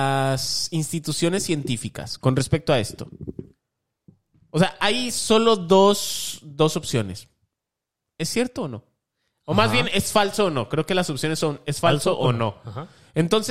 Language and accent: Spanish; Mexico; Así nosotros como además, mexicanos en nuestra Cámara de Diputados